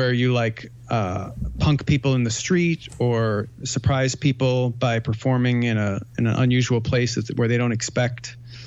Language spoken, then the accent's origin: English; Midwest, United States; I come from the Midwest. I'm nice.